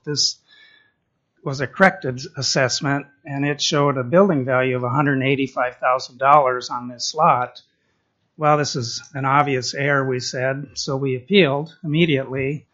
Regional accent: Haines, Alaska, United States; I'm from Haines.

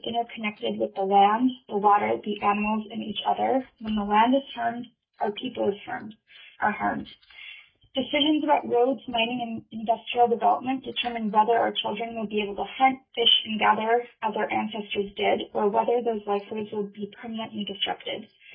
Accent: Juneau, Alaska, United States; I was born and raised in Alaska, and I'm calling to support HB 124

